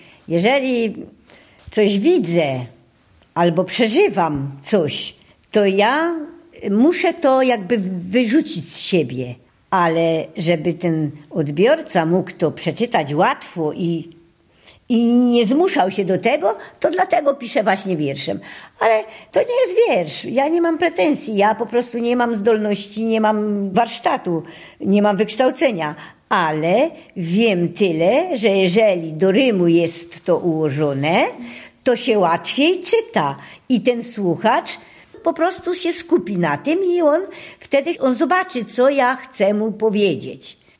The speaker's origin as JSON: {"language": "Polish", "town": "Krzemienica", "region": "Subcarpathian Voivodeship", "country": "Poland", "tie": "born or raised there", "also_born_or_lived": "Silesia", "said": "ja miałam krótki w życiu epizod mieszkania w wielkim mieście. I z tego wielkiego miasta, ze Śląska, przenieśliśmy się tutaj do Krzemienicy. To jest moja rodzinna wioska."}